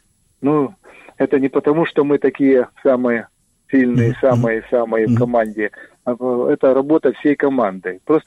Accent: Kharkiv, Kharkiv Oblast, Ukraine; я из Харькова

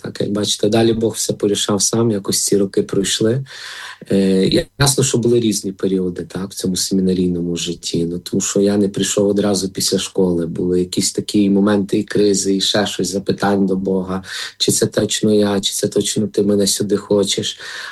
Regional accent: Lviv Oblast, Ukraine; хоч родом я сам з Львівської

